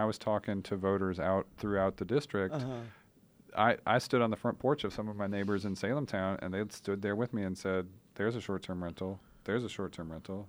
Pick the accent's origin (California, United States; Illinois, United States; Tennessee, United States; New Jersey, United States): Tennessee, United States; Nashville; I grew up in Nashville, but we moved over there when Whitney got into Meharry